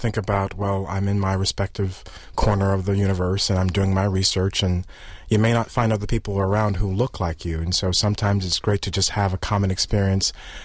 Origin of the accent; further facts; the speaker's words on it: Chicago, Illinois, United States; now in Madison, United States; so I'm from Chicago, so I'll just personally say I miss my Chicago radio stations.